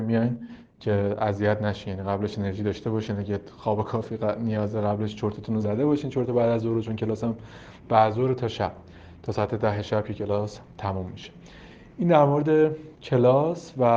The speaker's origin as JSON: {"language": "Persian", "country": "Iran", "moved": "as an adult", "said": "دیگه از اون موقع از ایران اومدم، این کارشناسی ارشد دومم ایران نبود"}